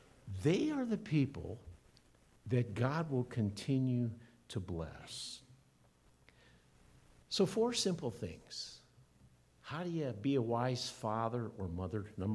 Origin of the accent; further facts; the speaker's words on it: Iowa, United States; Now, I grew up in Iowa, and as a kid, high schooler, I baled hay and straw.